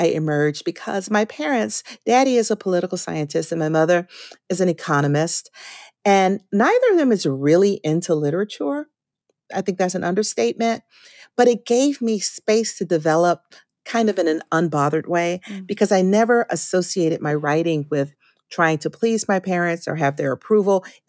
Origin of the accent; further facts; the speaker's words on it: Atlanta, Georgia, United States; and I grew up in Atlanta post-segregation in a big city.